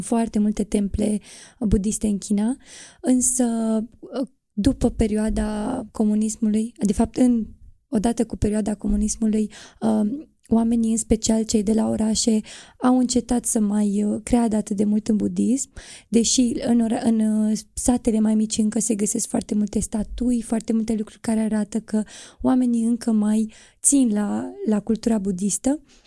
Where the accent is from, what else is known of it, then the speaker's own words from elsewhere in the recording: South Africa; now in Romania; sunt din Africa de Sud și acum mă aflu în România